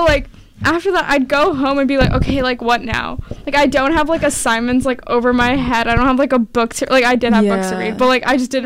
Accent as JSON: {"language": "English", "town": "New York City", "region": "New York", "country": "United States", "said": "And I'm from New York City too, which is even scarier"}